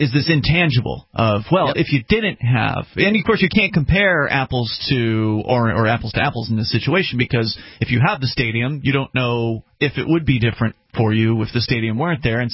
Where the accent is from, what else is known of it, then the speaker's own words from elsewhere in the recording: Tampa, Florida, United States; I'm from Tampa Bay.